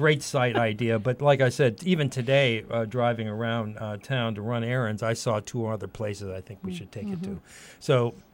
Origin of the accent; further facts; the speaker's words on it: Allentown, Pennsylvania, United States; also born or lived in New Orleans; So in the neighborhood I grew up in here in Allentown, it showed up on her front lawn